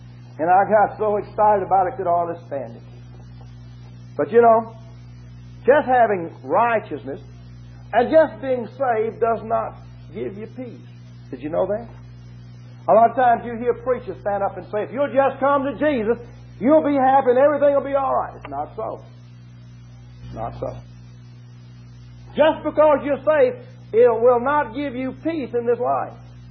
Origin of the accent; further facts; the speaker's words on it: Macon, Mississippi, United States; I'm from Macon, Mississippi, just down the road here, and we used to live it up and talk about going to hell